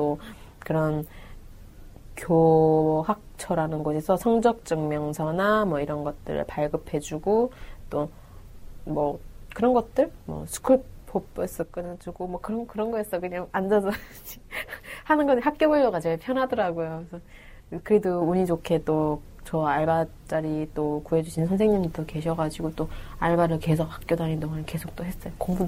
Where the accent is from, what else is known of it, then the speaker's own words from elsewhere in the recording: North Korea; now in South Korea; 제가 북한에서 왔다는 걸 말하기 원하지 않았었던 것 같아요.